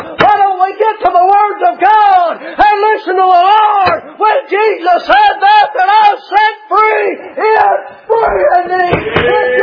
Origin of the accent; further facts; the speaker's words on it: Tennessee, United States; I ain't got a whole lot. I'm just from Tennessee.